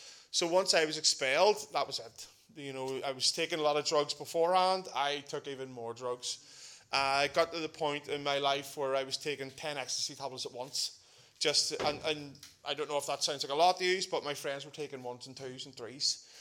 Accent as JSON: {"language": "English", "town": "Belfast", "region": "Northern Ireland", "country": "United Kingdom", "tie": "born or raised there", "said": "I'm originally from Tullycarnet. I was the Tasmanian devil running around Tullycarnet estate"}